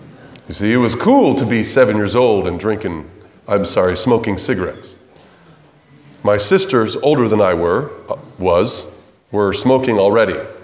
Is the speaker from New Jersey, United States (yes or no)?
no; California, United States; I like to say that I was raised up in Southern California in a halfway house.